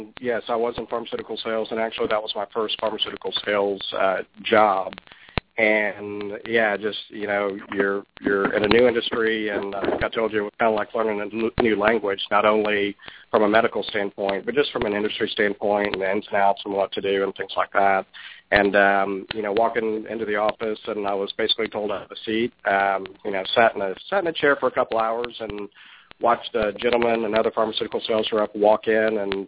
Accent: Houston, Texas, United States; also born or lived in Dallas; I was born in Dallas, Texas, but moved to Houston, gosh, back in 1975, so I'm kind of dating myself. Moved here with my family and just have been here ever since

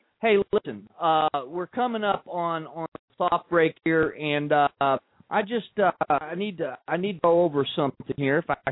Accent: Texas, United States; Now, obviously I'm from Texas, and they actually grow pretty big, but not that big.

